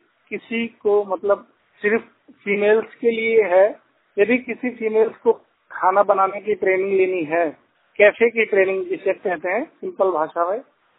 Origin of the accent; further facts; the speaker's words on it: Siwan, Bihar, India; now in Delhi, India; 100% blind. मैं बिहार का रहने वाला हूँ, सिवान जिले का। करंट में मैं दिल्ली में रहता हूँ।